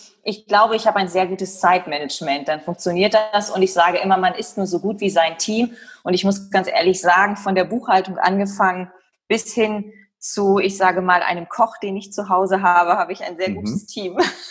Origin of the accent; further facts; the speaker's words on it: Leer, Lower Saxony, Germany; Und ich komme ja aus Leer, habe ich ja eingangs erzählt, aus Ostfriesland